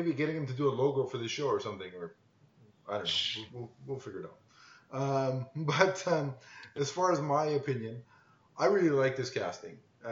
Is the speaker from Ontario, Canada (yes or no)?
yes; Toronto, Ontario, Canada; the plan is to start filming in February right here in my hometown of Toronto